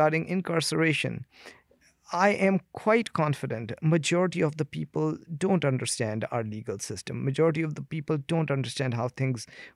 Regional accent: India; I come from India where human rights violation is daily occurrence.

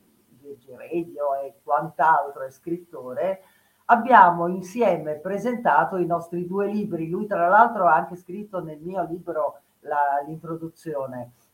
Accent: Asti, Piedmont, Italy; born there; E io sono nata ad Asti.

